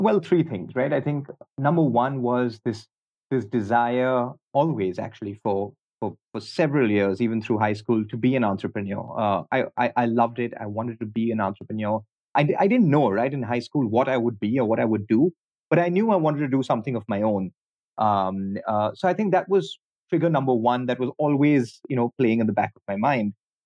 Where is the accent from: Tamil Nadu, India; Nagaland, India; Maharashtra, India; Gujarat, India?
Maharashtra, India; Mumbai; now in Chicago, United States; growing up in Bombay and growing up in India in general.